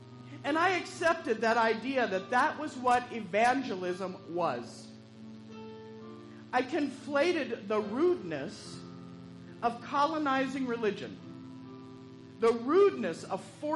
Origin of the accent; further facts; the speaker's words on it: Kentucky, United States; I grew up in Kentucky. And for those of you not familiar with the bluegrass, that means that I grew up surrounded by people who were excited by their faith.